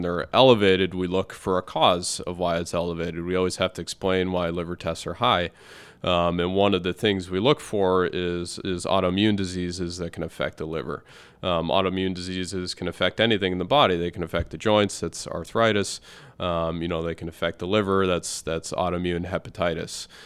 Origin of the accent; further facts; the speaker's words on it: Erie, Pennsylvania, United States; I'm from Erie, and like I said, I wanted to come back to work with, you know, with my hometown.